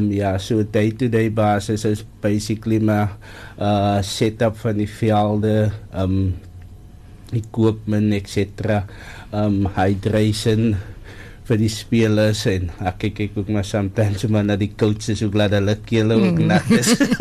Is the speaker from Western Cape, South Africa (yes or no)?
yes; Wellington, Western Cape, South Africa; ja, van Wellington, groot geword, op die plaas Heksberg, daar al die pad uit Wellington